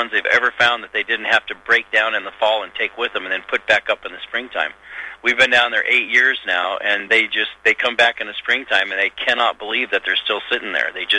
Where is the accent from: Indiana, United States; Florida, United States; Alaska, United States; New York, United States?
Alaska, United States; Ketchikan; Like, I was born in Ketchikan, Alaska. It rains 200 inches a year.